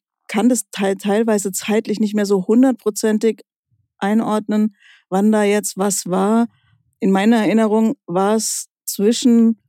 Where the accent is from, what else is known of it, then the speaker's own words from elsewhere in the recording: Aschaffenburg, Bavaria, Germany; Ich komme aus Aschaffenburg.